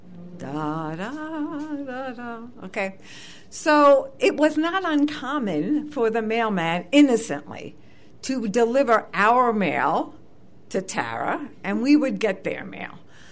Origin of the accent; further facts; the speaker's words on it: New York, United States; whenever I say to people, yeah, I'm from New York, they think I'm kind of like tough.